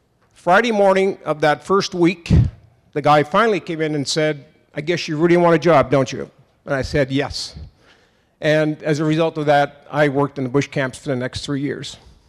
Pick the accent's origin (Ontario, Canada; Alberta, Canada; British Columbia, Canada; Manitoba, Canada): Ontario, Canada; Thunder Bay; also born or lived in Chalk River; I was born in Chalk River in the Ottawa Valley, the oldest of nine kids, and eventually raised in Thunder Bay.